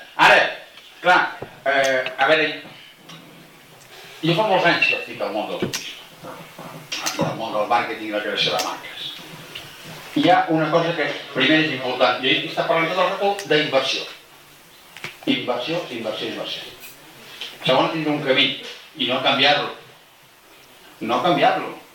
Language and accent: Catalan; Catalonia, Spain; A mi, com a català, em sap greu